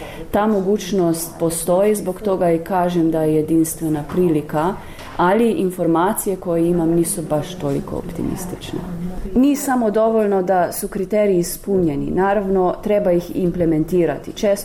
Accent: Slovenia; Croatian is a second language; Ja dolazim iz Slovenije. U Sloveniji imali smo veliki entuzijazam ispred prije dolaska u Evropsku uniju i naravno nakon.

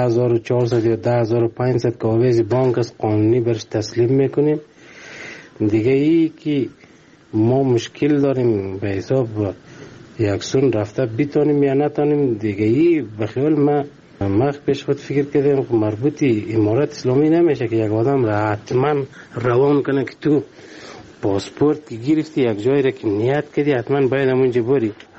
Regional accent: Afghanistan; ما شهروند افغانستانیم

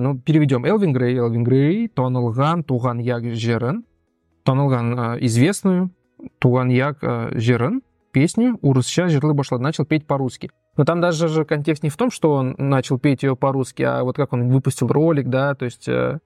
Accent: Russia; Вот, например, мы, татары, перейдем на этот уртак тюрки әлифбасына.

